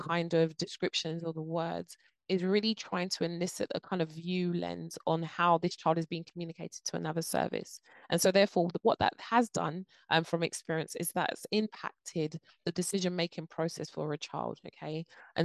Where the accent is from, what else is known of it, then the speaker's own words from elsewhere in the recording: Nigeria; I'm Nigerian. My parents are, I'm first immigrants within the UK. And then also I'm from Nigeria, but I'm from a tribe within that area that makes up my values, my beliefs.